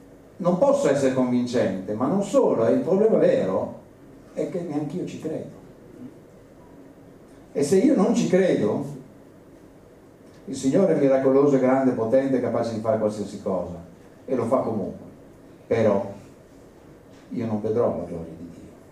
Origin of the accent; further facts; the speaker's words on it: Bologna, Emilia-Romagna, Italy; poi noi siamo bolognesi, siamo un po', come dire, un po' pudici